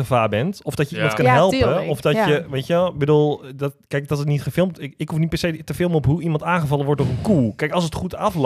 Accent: Hilversum, North Holland, Netherlands; ik kom zelf uit Hilversum.

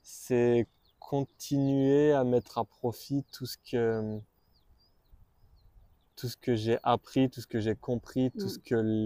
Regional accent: Auvergne-Rhône-Alpes, France; Je suis originaire d'à côté de Lyon.

